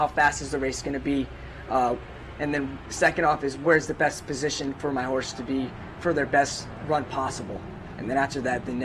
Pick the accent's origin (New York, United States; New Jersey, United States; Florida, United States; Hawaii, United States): New York, United States; Saratoga; I grew up in Saratoga High School, graduated 2011